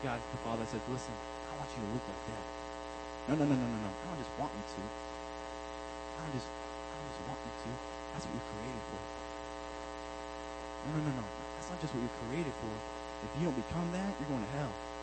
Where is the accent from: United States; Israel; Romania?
United States; Anchorage, Alaska; also born or lived in Willow; I grew up out in Anchorage, or out in Willow.